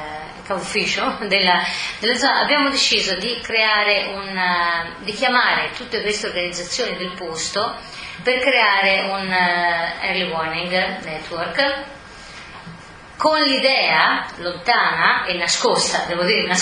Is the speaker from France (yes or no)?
no; Sri Lanka; E io vengo dallo Sri Lanka